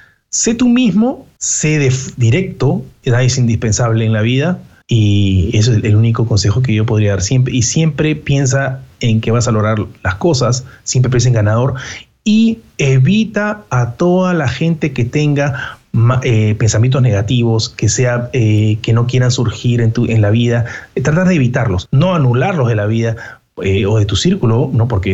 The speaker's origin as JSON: {"language": "Spanish", "country": "Venezuela", "said": "Ah, yo soy venezolano."}